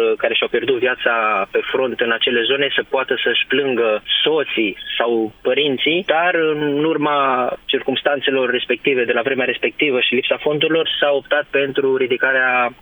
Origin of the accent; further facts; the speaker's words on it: Romania; suntem români.